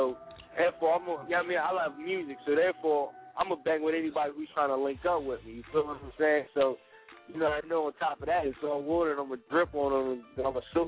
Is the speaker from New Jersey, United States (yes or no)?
yes; New Jersey, United States; Yeah, I'm originally from Jersey.